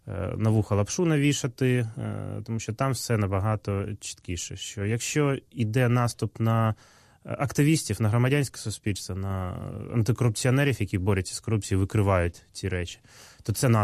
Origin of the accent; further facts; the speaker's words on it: Donetsk Oblast, Ukraine; я з Донеччини